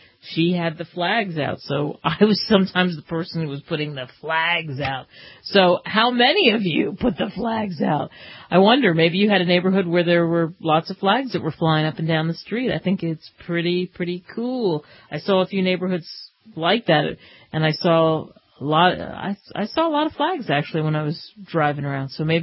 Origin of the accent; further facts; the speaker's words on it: Pennsylvania, United States; I grew up in Philly, outside of Philly, and so Betsy Ross was like this cool character to me when I was a kid.